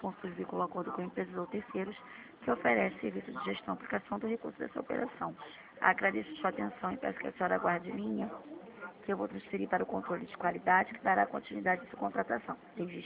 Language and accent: Portuguese; Rio de Janeiro, Brazil; Eu sou do Catete, mas eu estou logado em Caxias.